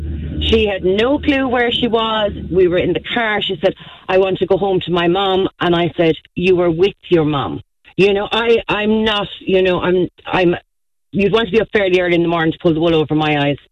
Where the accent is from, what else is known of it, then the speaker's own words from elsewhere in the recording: Tralee, Munster, Ireland; I'm from Tralee.